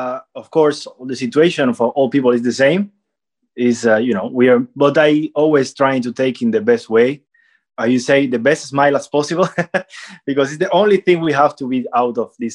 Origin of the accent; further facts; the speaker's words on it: Cuba; English is a second language; moved away as an adult; also born or lived in Sevilla, Spain; now in Norway; Actually, I was born in Cuba. I was living in Cuba until I have 20 years old. Then I decided to move out to Cuba to try different countries. And I was in Sevilla, south of Spain, where my family now is.